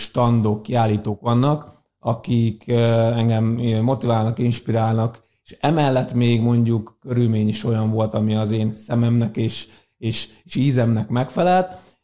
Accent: Debrecen, Hajdú-Bihar, Hungary; és ehhez most Debrecent választottuk, hisz ugye onnan származunk

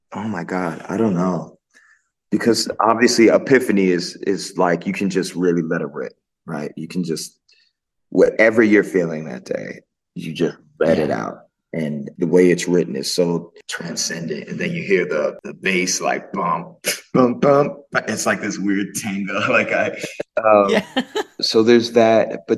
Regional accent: Bermuda; born there; Well, I was born in Bermuda, and in Bermuda, it's a British colony.

